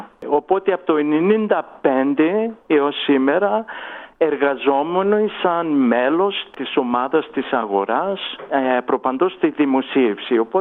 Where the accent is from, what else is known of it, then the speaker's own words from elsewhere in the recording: Sydney, New South Wales, Australia; Εγώ γεννήθηκα στην καρδιά του Σίδνη, στο Μπαλμέιν, τη δεκαετία του 50.